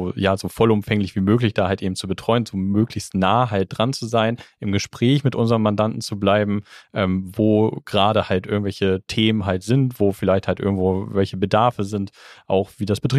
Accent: Hamburg, Germany; born there; Also als geborener Hamburger darf ich das, glaube ich, so sagen.

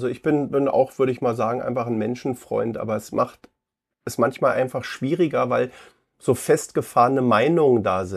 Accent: Berlin, Germany; ich bin ja 71er Jahrgang, ich bin ja in Berlin groß geworden

